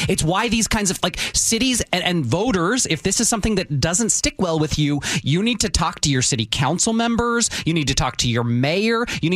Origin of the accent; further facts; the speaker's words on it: Port Orchard, Washington, United States; I grew up in Port Orchard. Tacoma was our big city that I would go.